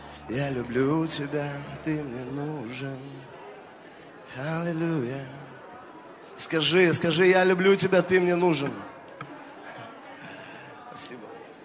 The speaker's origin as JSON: {"language": "Russian", "country": "Estonia", "said": "я пастор из Эстонии"}